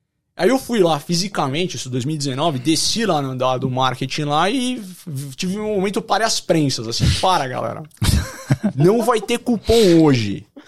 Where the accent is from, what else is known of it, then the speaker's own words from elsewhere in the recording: São Paulo, Brazil; Eu sou da Moca, São Paulo, eu peço pizza no mesmo lugar sempre.